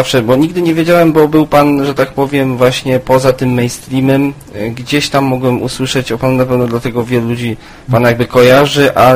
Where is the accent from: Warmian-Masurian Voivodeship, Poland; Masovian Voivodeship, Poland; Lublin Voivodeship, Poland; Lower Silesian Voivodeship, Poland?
Lower Silesian Voivodeship, Poland; Jestem sam też spod Wrocławia akurat.